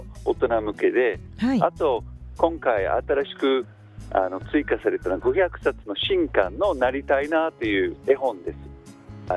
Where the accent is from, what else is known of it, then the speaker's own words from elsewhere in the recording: United Kingdom; Japanese is a second language; moved away as an adult; now in Japan; イギリスです。